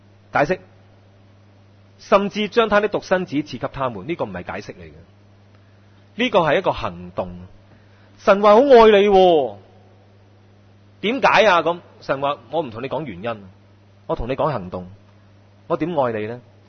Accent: Hong Kong; 好像今天我们香港人真的、那个健康指数就越来越差

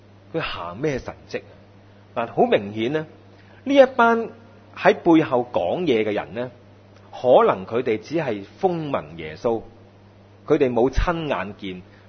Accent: Aberdeen, Southern District, Hong Kong; 我係惠州人嚟嘅，咁我就喺香港出世，我哋喺香港成長，我由細到我做仔嘅時間呢，我就喺香港仔大嘅，所以我係香港仔嚟㗎。真是香港阿北甸，阿北甸華富村大的。

